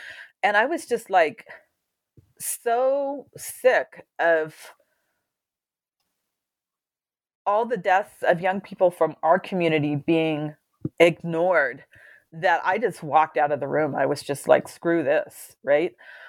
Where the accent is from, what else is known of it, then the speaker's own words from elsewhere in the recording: California, United States; so I would know because I was from California.